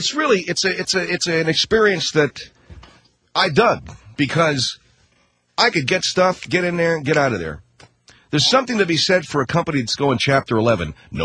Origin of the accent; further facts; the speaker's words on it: Los Angeles, California, United States; You got to go there because I come from Los Angeles, and I've been to Venice.